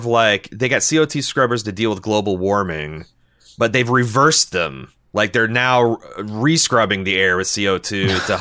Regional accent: Midwest, United States; we're from the Midwest, we know what stocks are.

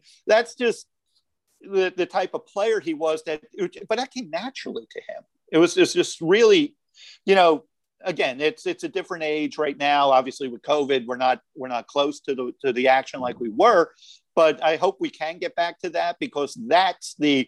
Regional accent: New York, United States; because I grew up in New York and Tom Terrific was my guy.

